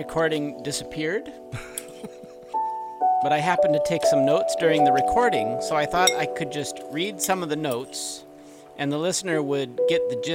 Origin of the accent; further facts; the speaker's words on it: Midwest, United States; I'm from the Midwest.